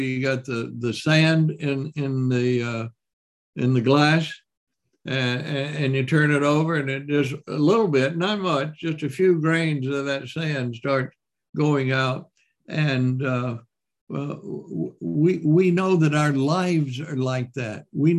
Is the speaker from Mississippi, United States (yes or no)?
yes; Mississippi, United States; What would I know? I'm just from Mississippi.